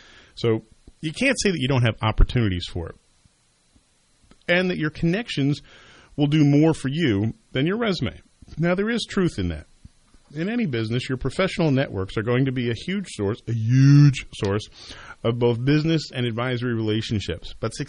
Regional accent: Bridgewater, United States; I think it was for mayor in my hometown of Bridgewater.

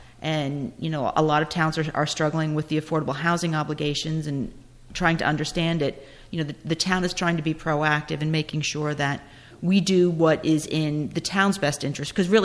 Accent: Clinton, United States; I grew up in Clinton. So for me, Clinton is home. My kids are experiencing the life I had as a young person.

